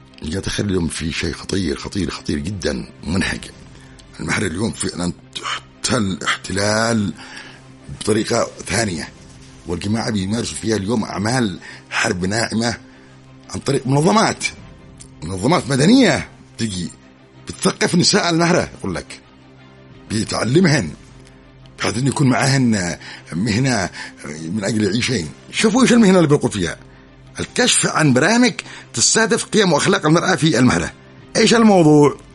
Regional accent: Yemen; عندنا في اليمن

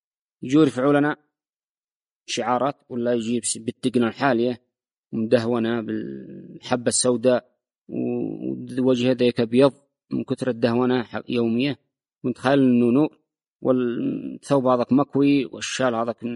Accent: Yemen; إحنا كشعب يمني

